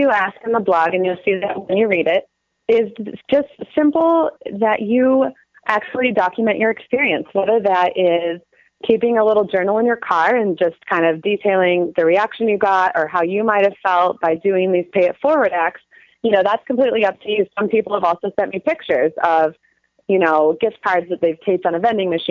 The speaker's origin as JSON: {"language": "English", "town": "Boise", "region": "Idaho", "country": "United States", "tie": "born or raised there", "said": "Yes, good old Boise, Idaho, my hometown."}